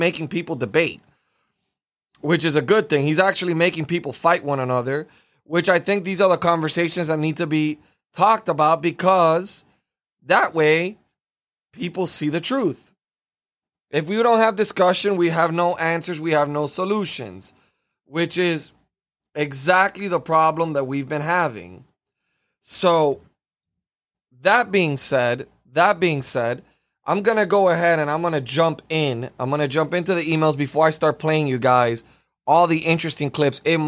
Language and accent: English; Aberdeen, South Dakota, United States; I was wondering if you would consider coming to my hometown of Aberdeen, South Dakota.